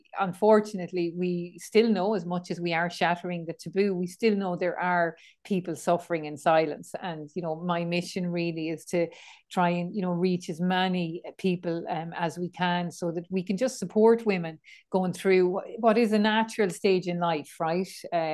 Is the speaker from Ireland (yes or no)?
yes; Kilkenny, Leinster, Ireland; I'm from Kilkenny, I was a townie. I'm probably still a townie, aren't I? It's in my bones, my DNA.